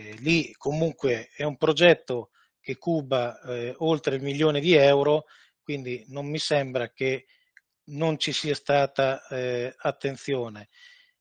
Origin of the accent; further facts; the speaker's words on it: Perticara, Emilia-Romagna, Italy; io da perticarese che ho creduto nel mio paese e ci ho adesso anche investito